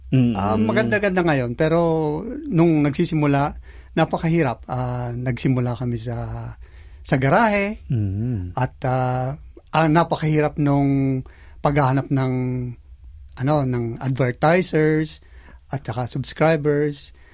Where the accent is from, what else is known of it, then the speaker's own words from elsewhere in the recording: Bicol Region, Philippines; Dahil Bicolano din ako